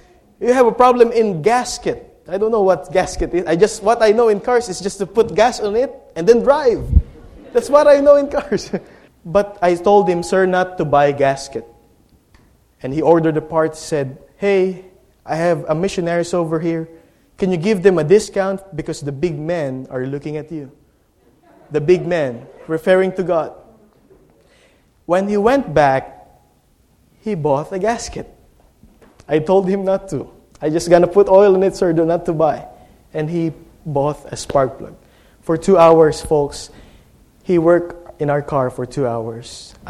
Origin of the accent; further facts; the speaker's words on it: Philippines; in my position in the Philippines, as a Filipino, my position is center.